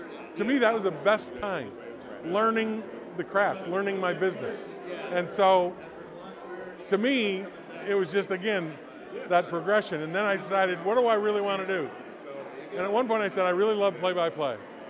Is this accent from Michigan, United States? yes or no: yes; Lansing, Michigan, United States; in the Hall of Fame at Lansing Sports Hall of Fame, I was thrilled. And the reason is one, this is my hometown